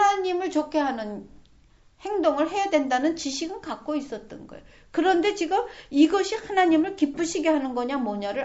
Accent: South Korea; now in Japan; 그래도 제가 한국 사람이라고

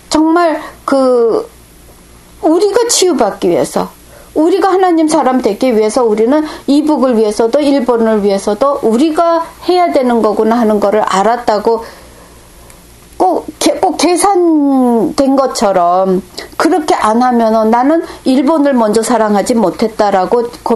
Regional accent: South Korea; moved away as an adult; now in Japan; 제가 한국에서 자라서 제일교포하고 결혼을 해서

